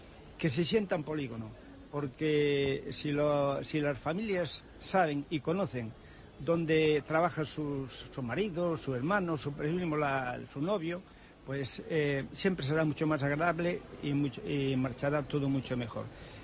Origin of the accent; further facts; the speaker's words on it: Ourense, Galicia, Spain; como orensanos y como los gallegos nos tiene que llenar de alegría